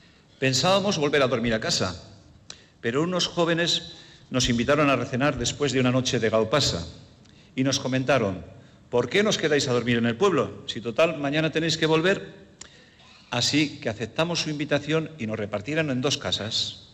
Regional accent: Araia, Basque Country, Spain; nosotros somos de Araya, un pueblo con una gran tradición musical, que cuenta con su banda y su escuela de música

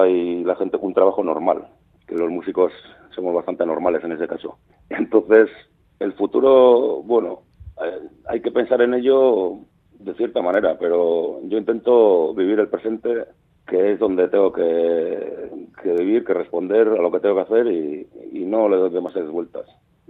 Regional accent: Navarre, Spain; Yo, como soy navarro, pues intento cantar mis letras en navarro, en euskera navarro, uh-huh. O el de mi zona, por lo menos

